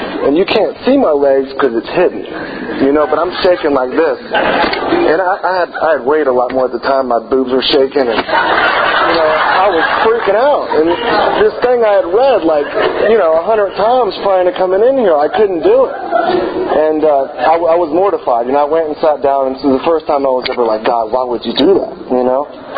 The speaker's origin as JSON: {"language": "English", "region": "Virginia", "country": "United States", "tie": "born or raised there", "said": "I grew up in Virginia."}